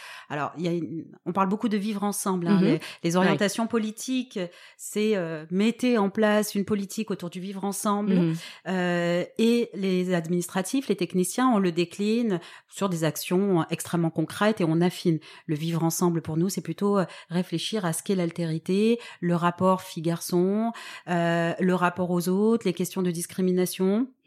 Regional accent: Toulon, Provence-Alpes-Côte d'Azur, France; Alors, moi, je viens de Toulon, donc qui est une ville que tout le monde connaît près de Marseille. Je suis l'aînée de 7 enfants, donc de parents maghrébins.

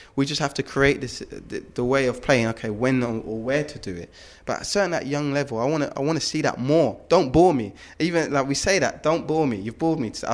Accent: London, United Kingdom; I'm from South London.

